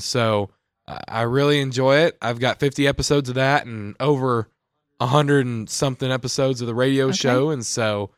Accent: Red Oak, Oklahoma, United States; I'm from Red Oak FFA. I've grown up in the small town of Red Oak all my life.

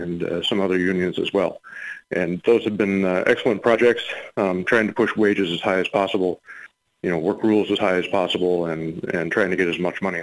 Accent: Illinois, United States; moved away; also born or lived in Boston, United States; I was born in Boston, but then moved to a place outside of Chicago, Illinois.

